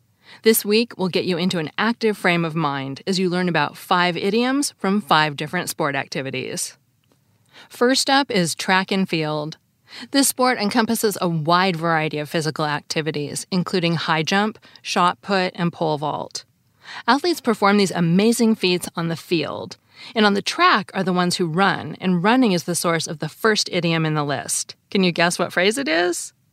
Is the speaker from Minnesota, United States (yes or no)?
no; Seattle, Washington, United States; also born or lived in West; My parents are from the Midwest, and I grew up in Seattle, and I've lived in the West my whole life